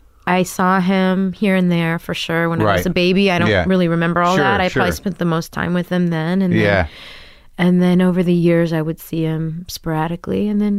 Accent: Texas, United States; You know, growing up in Texas, hearing all the stuff my grandparents were listening to in Oklahoma.

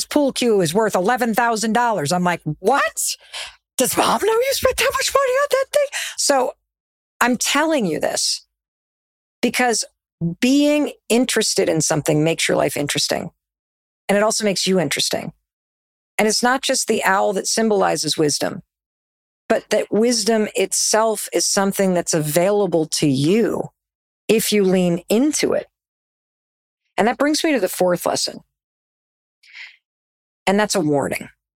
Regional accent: North Muskegon, Michigan, United States; I grew up in Western Michigan in a town called North Muskegon.

